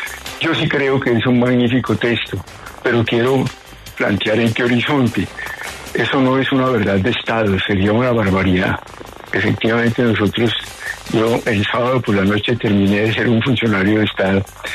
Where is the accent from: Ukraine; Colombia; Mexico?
Colombia; como parte de la identidad de nosotros como colombianos